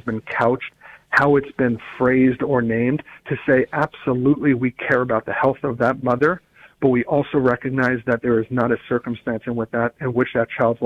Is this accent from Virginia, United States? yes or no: yes; Virginia, United States; I think, unfortunately, and in my home state of Virginia, we see this coming November a ballot initiative to make abortion a constitutionally protected act here in the Commonwealth.